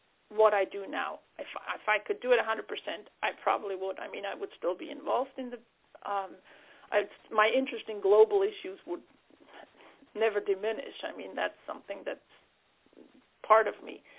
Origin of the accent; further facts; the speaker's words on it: Switzerland; moved away as an adult; now in United States; I was born in Switzerland, born and raised in Switzerland, and then I moved to the U.S. when I was 25.